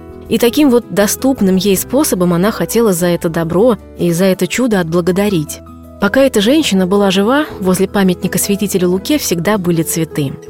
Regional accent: Tambov, Tambov Oblast, Russia; Я родилась и выросла в Тамбове. Это небольшой город в центральном Черноземье. Жили мы неподалеку от городской больницы

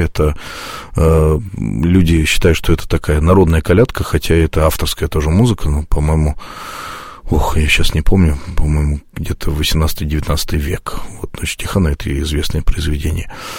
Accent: Klin, Moscow Oblast, Russia; в храме, где я рос, воспитывался, в Клину, в Подмосковье.

